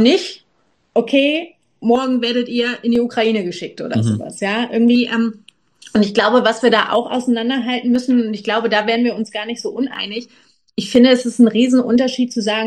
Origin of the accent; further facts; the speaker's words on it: Germany; egal wie Deutschland gerade regiert wird oder was hier gerade abgeht oder so, liebe ich ja trotzdem meine Heimat.